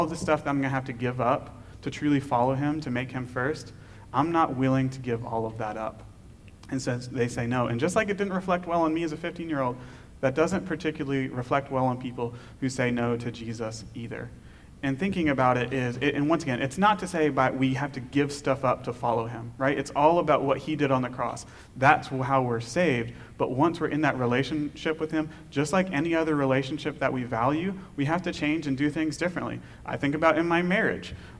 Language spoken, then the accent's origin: English; Maryland, United States; so I grew up in Maryland outside of D.C. in the suburbs of D.C.